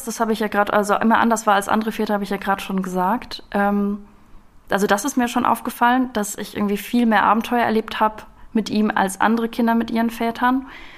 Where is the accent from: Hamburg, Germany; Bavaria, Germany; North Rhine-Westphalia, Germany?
North Rhine-Westphalia, Germany; Düsseldorf; now in Cologne, Germany; Ich komme aus Düsseldorf. Und bin dann fürs Studium nach Köln gezogen